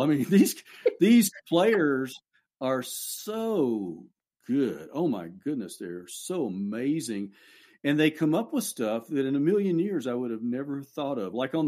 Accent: Beaumont, Texas, United States; We're all from Beaumont, Texas. We grew up there, but we didn't know each other in Beaumont.

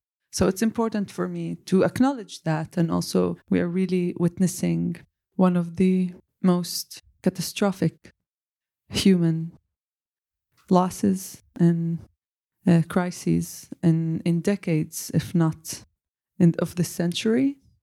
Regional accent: Mi'ilya, Northern District, Israel; now in Haifa, Israel; I'm 32. I live in Haifa. I'm originally from Ma'alia, which is a Palestinian town near the Lebanese borders, closer to Lebanon in the north.

